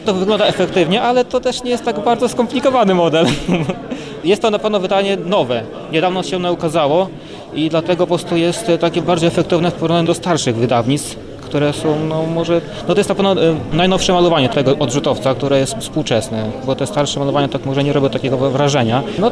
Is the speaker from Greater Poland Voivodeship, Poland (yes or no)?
no; Krasnystaw, Lublin Voivodeship, Poland; przyjechałem z Krasnego Stawu.